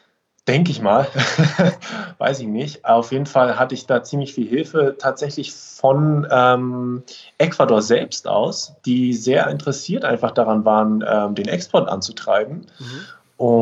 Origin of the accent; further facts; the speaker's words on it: Berlin, Germany; ich komme aus Berlin, tatsächlich auch geboren in Berlin. Das mittlerweile so ein bisschen als Rarität teilweise.